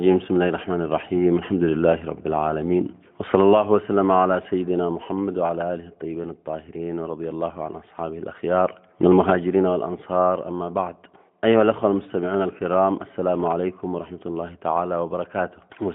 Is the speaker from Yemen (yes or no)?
yes; Yemen